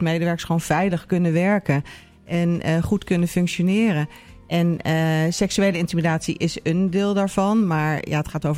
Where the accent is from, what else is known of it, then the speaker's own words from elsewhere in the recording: Amersfoort, Utrecht, Netherlands; ik kom uit Amersfoort.